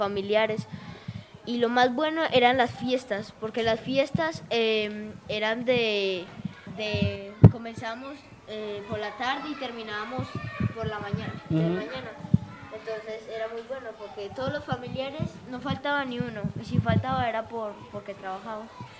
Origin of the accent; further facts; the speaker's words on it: Pereira, Risaralda, Colombia; Yo soy de Colombia y soy de Pereira.